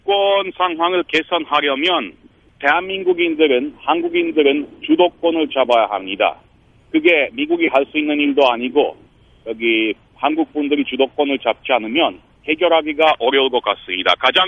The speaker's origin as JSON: {"language": "Korean", "country": "Romania", "tie": "born or raised there", "second_language": "Korean", "moved": "as an adult", "said": "루마니아에 태어나 거기서 20년 동안 살았습니다."}